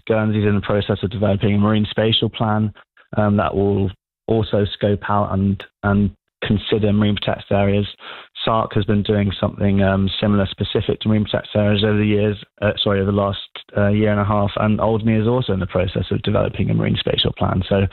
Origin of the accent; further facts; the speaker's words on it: Jersey; I'm from Jersey.